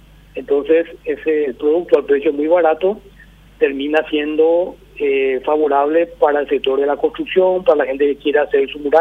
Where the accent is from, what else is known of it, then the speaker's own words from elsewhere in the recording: Paraguay; mi opinión ya como paraguayo, ¿verdad?, es una preocupación